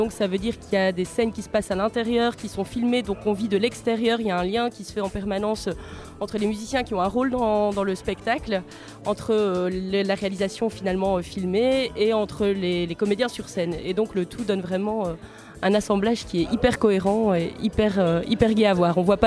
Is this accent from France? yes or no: no; Tournai, Wallonia, Belgium; je viens de Tournai.